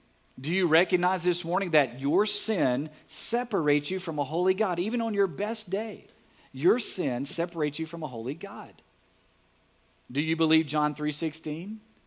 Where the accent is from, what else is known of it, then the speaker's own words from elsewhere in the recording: Alexandria, Louisiana, United States; I remember growing up in Alexandria, Louisiana.